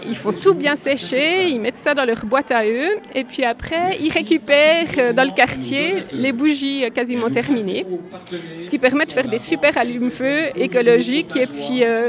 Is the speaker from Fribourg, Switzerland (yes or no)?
no; Miécourt, Jura, Switzerland; je viens de Miécourt.